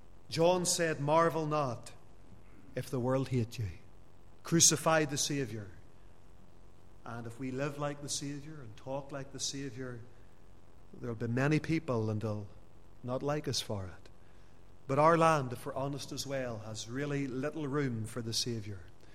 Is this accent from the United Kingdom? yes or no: yes; Lisburn, Northern Ireland, United Kingdom; My hometown of Lisburn's the same. Dozens of Presbyterian churches in the borough.